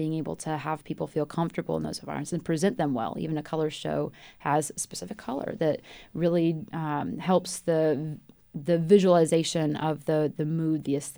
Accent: South Carolina, United States; I'm from South Carolina, so we're very mindful of that.

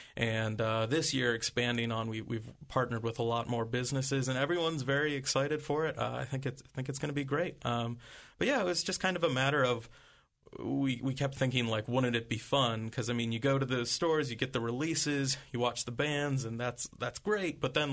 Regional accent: Ohio, United States; growing up in Northern Ohio, my friends and I used to take trips down to Columbus

